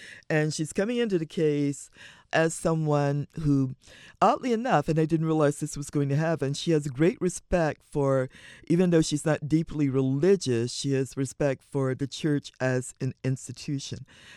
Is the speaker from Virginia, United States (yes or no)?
yes; Virginia, United States; now in Albany, United States; You know, I grew up in Virginia. I've lived in Albany longer than I ever lived in my hometown in Virginia.